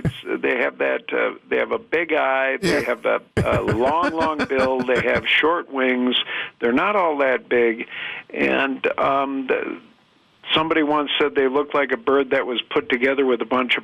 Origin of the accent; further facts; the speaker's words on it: Green Bay, Wisconsin, United States; also born or lived in Waukesha; actually, I lived in Waukesha for a while. That's the way they say it there. And nowhere else. When I grew up in Green Bay, I always heard of Waukesha.